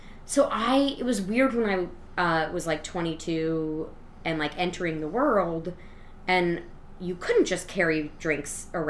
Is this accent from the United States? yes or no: yes; Portland, Oregon, United States; So I grew up in Portland. And then when I was in college, they moved up there.